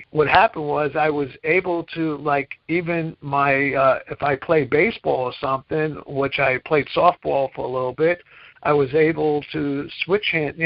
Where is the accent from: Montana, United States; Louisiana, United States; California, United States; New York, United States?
New York, United States; Brooklyn; also born or lived in Queens; I grew up in Bushwick, Brooklyn. Every day you fought, you know, every day was a fight.